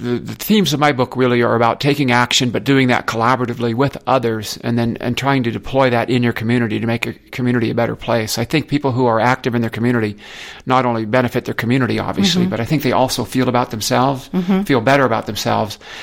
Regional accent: Lakeside, California, United States; I grew up in the East County, Lakeside, went to El Capitan High.

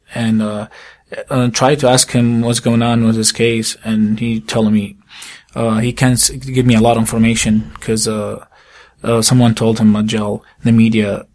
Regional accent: Iraq; "We are here to apply for asylum. We're from Iraq."

